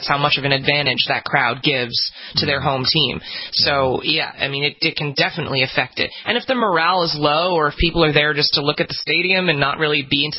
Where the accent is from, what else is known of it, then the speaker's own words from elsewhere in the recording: New Jersey, United States; I grew up in New Jersey, and we have the Jets and the Giants, even though technically they're called New York, but they play in New Jersey.